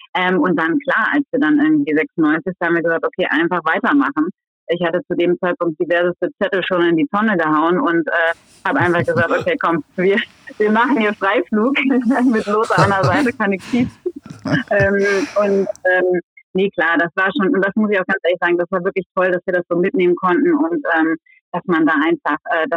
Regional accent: Bad Iburg, Lower Saxony, Germany; Ich komme aus Bad Iburg, bin dort aufgewachsen. Der VfL ist der Verein, mit dem ich einfach groß geworden bin.

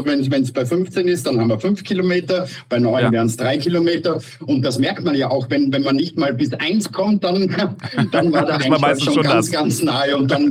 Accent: Austria; als Österreicher

